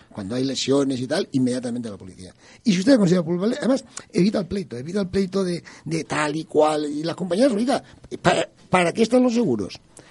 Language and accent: Spanish; Valencian Community, Spain; first language ca; Spanish is a second language; Yo soy valenciano parlante de nacimiento. La leche de mi madre ya era valenciana.